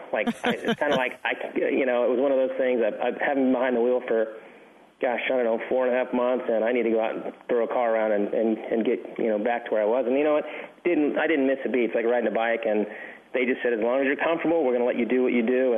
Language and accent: English; California, United States; also born or lived in Arizona; I grew up in the Southwest, you know, mm-hmm. Southern California, you know, Arizona.